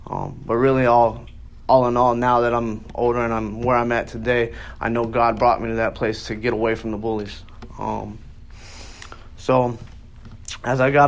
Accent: Bradenton, Florida, United States; I'm 34 from Bradenton, Florida. I grew up in a single parent home, in a low income neighborhood.

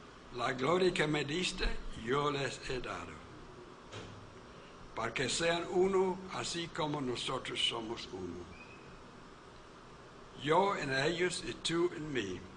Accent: Yucatán, Mexico; moved away; Yo vine acá hace 53 años, ¿verdad? Pero yo soy yucatejano

